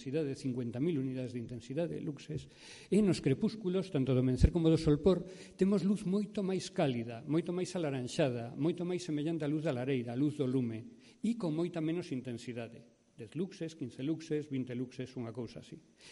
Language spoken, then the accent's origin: Galician; Pontevedra, Galicia, Spain; born there; Eu nacín en Pontevedra e desde aí víamos as estrelas nos anos 60